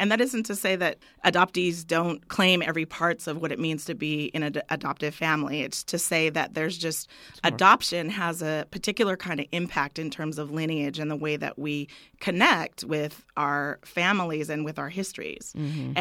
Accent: Tacoma, Washington, United States; I grew up in Tacoma, Washington

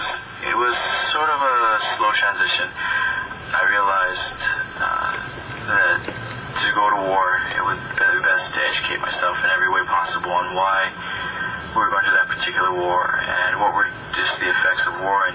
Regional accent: Hawaii, United States; I was born and raised in Hawaii.

